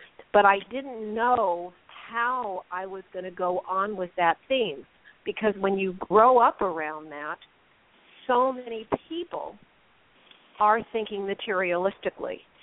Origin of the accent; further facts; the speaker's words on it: Los Angeles, California, United States; Well, I grew up in Los Angeles, one of the original five.